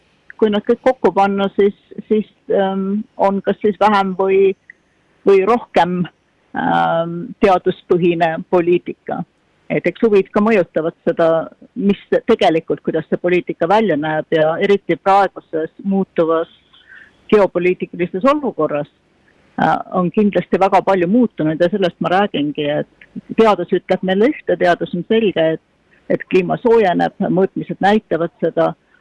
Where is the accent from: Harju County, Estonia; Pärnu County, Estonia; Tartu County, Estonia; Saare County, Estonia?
Saare County, Estonia; No Saaremaa on kodusaar. Saaremaa olen ma sündisin Saaremaal, sündisin Eitas.